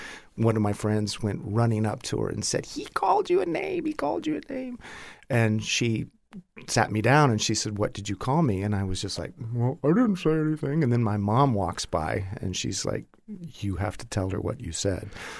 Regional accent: Ajo, Arizona, United States; born there

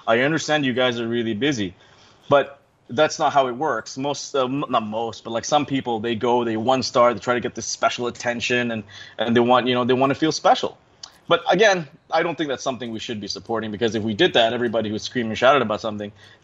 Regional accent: Thailand; I've born and raised in Thailand.

